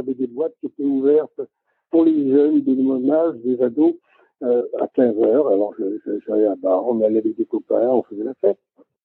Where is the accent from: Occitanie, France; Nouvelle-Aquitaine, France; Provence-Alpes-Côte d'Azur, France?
Provence-Alpes-Côte d'Azur, France; Nice; born there; mon grand-père est né en Italie, mon père est né à Nice, et moi, je suis né à Nice.